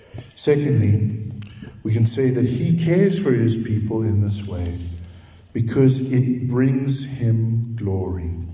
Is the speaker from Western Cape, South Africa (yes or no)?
no; Durban, KwaZulu-Natal, South Africa; now in Pretoria, South Africa; As a young man growing up in Durban, never crossed my mind that I might be living in Pretoria West.